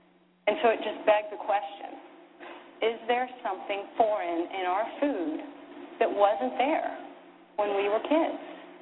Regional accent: Houston, Texas, United States; born or raised there

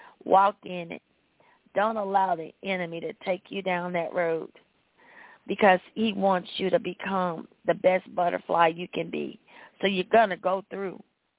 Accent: the South, United States; accent: Southern; And when I get all kind of discombobulated, you'll hear my southern accent come out.

